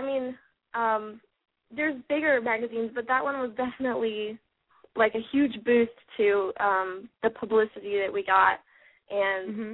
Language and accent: English; Boulder, Colorado, United States; also born or lived in Kansas City; I'm from Colorado. I was born in Kansas City, and I was raised in Boulder, Colorado.